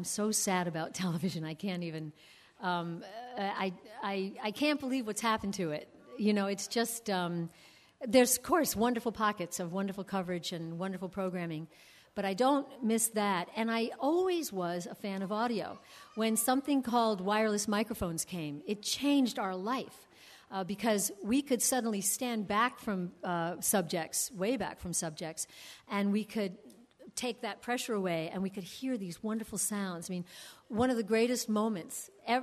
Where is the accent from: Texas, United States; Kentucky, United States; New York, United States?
New York, United States; Well, it's interesting. I grew up in New York, very familiar with Vermont.